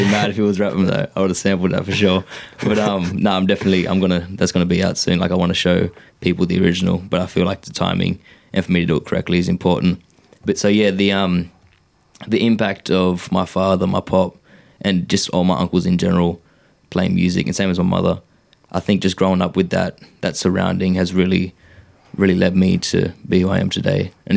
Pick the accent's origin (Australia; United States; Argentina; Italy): Australia; Bowraville, New South Wales; I'm a Goombangi man. I'm from Bowerville.